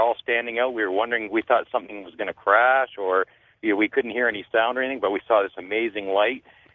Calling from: Vancouver, British Columbia, Canada; Vancouver, British Columbia.

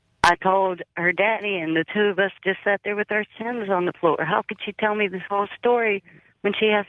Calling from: Pittsburgh, Pennsylvania, United States; I'm calling from Pittsburgh.

